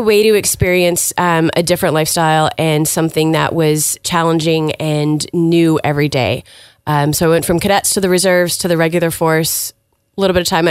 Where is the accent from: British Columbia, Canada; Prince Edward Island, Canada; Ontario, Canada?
Prince Edward Island, Canada; Tignish; also born or lived in Nova Scotia; So I'm an arsonist from Tignish originally. My dad and my grandparents are from up there. My mom is from Kinloch.